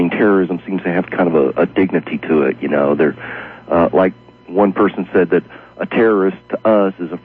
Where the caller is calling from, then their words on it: Dallas, Texas, United States; I'm from Dallas.